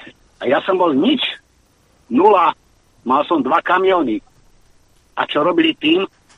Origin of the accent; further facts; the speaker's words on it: Prievidza, Trenčín Region, Slovakia; No, ja som z Prievidze. Ja som tú dobu zažil.